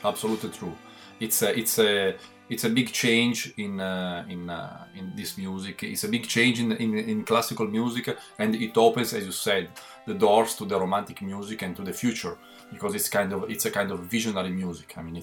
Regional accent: Genoa, Liguria, Italy; English is a second language; Yeah, actually, we are all from Genoa.

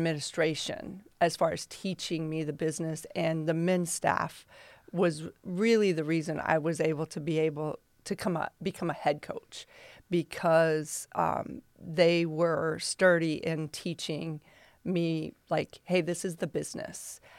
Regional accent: Kansas, United States; now in Toledo, United States; And that's originally how we got to Toledo. My son was born here, so we call him a Toledoan. We're from Kansas.

